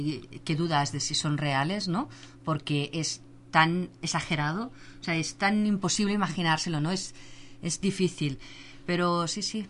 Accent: Barcelona, Catalonia, Spain; Yo que vengo de Barcelona, por ejemplo, allí el tema de reciclaje lleva muchos años ya trabajándose

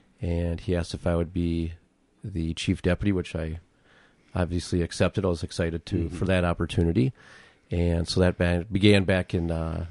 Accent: Northfield, Minnesota, United States; I am. I was raised in Northfield, went through all the schools here.

